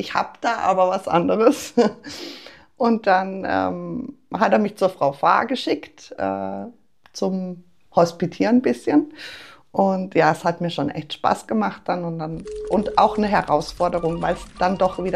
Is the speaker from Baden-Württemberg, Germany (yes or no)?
yes; Rheinfelden, Baden-Württemberg, Germany; Ich komme aus Rheinfelden, bin hier geboren und aufgewachsen, habe mal so kurze Abstecher gemacht in andere Orte mit freiwilligem sozialen Jahr und Studium